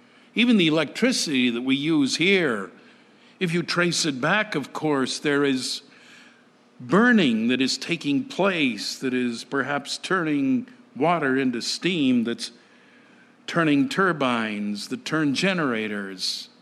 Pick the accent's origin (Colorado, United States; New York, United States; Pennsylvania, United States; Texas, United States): Colorado, United States; I grew up in Colorado, and in the mining districts of Colorado still, you'll find the ruins of what were called stamp mills.